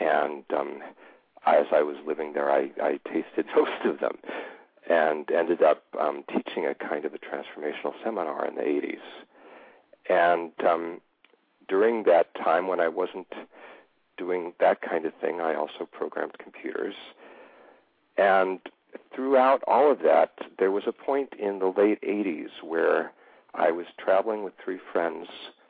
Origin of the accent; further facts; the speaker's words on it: New Jersey, United States; also born or lived in Colorado / New York City; But I grew up in New Jersey, and before that in Colorado. And during the 70s, I lived in New York City.